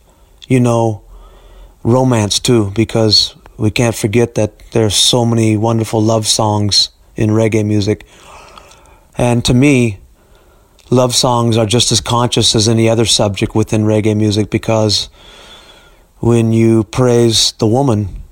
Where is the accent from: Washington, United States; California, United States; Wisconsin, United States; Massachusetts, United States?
California, United States; also born or lived in Long Beach; I'm from the United States. I was born in a town called Long Beach in California, in Southern California. And when I was a little boy, my family moved up to Northern California, which is where I reside now for most of my life, really.